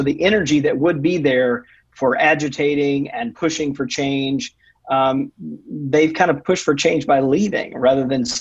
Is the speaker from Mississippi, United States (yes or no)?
yes; Mississippi, United States; even in my home state of Mississippi